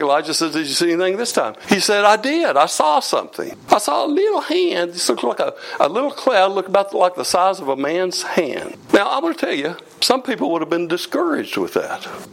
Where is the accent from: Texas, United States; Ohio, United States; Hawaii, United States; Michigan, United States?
Texas, United States; You know, I grew up in the Panhandle of Texas, and boy, when the thunderstorms come, you look out of the cloud